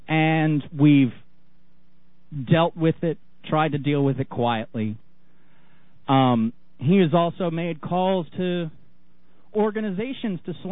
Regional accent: United States; moved away; once I got outside of the bubble that is the United States is when I became more active about my home country, because I moved out of the United States.

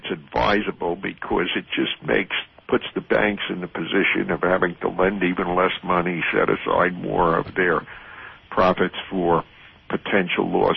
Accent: New York, United States; now in Tennessee, United States; I live in Tennessee, and I'm from New York.

